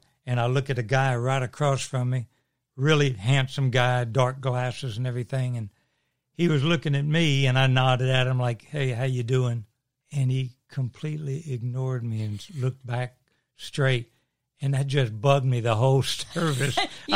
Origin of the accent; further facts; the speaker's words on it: Louisiana, United States; I'm from South Louisiana, one of eight kids. Grew up in a Catholic family. Left home when I was about 19